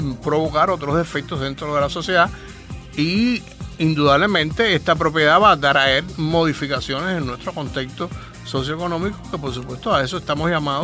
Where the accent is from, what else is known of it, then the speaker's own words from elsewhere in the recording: Cuba; Yo creo que lo importante es eso, que todos somos cubanos.